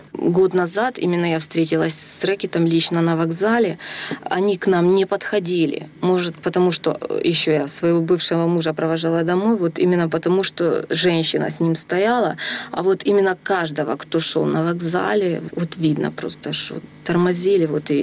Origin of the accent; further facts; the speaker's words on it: Ukraine; now in Czechia; Нет, я украинка